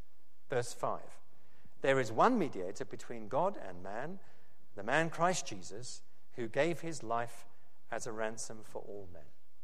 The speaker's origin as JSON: {"language": "English", "town": "Oxford", "region": "South East England", "country": "United Kingdom", "said": "I come from Oxford"}